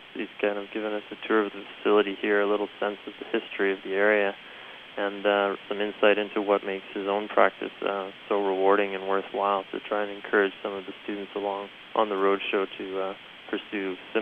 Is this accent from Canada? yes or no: yes; Fort St. John, British Columbia, Canada; I'm from Fort St. John, and I've spent my entire life growing up in the north.